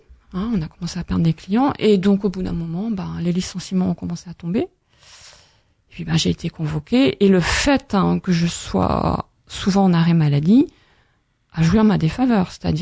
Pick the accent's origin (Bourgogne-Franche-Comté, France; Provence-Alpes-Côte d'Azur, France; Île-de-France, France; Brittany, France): Brittany, France; j'étais en vacances en Bretagne, donc c'est mon... C'est mon pays d'origine, c'est ma terre natale.